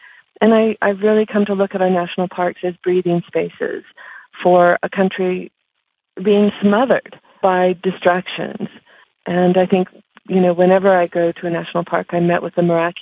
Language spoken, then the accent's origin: English; the American West, United States; growing up in the American West, I was told that Native people did not inhabit Yellowstone